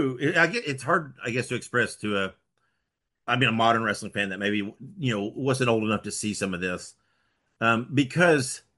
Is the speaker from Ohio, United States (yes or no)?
no; Indiana, United States; I was born and raised in Indiana. I felt like this was Midwest.